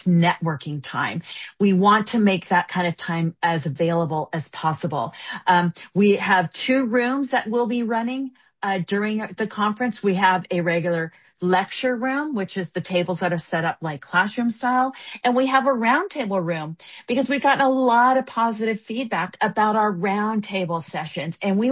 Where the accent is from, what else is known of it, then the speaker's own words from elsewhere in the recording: San Diego, California, United States; I'll just say that because my hometown's San Diego